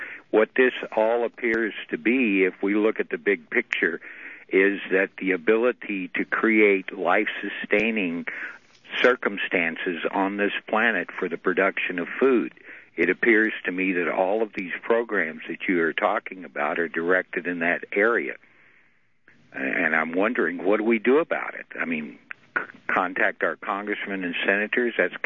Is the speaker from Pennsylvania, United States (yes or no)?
no; Texas, United States; now in Oregon, United States; I'm formerly a Texan, and I'm damn embarrassed that he's our president and from Texas.